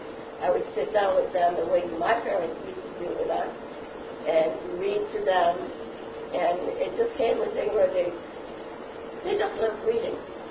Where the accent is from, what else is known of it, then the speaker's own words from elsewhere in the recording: Panama; My first marriage to me was still a transition because I was from Panama, he was from America. We had two different cultures.